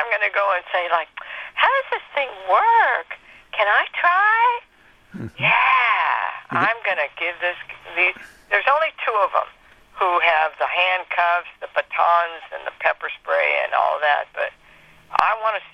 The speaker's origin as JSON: {"language": "English", "town": "Los Angeles", "region": "California", "country": "United States", "said": "No, I'm from East L.A."}